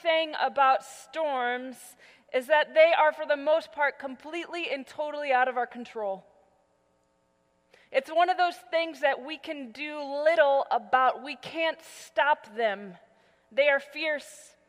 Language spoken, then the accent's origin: English; Midwest, United States; You see, growing up in the Midwest, tornadoes were a great fear of mine.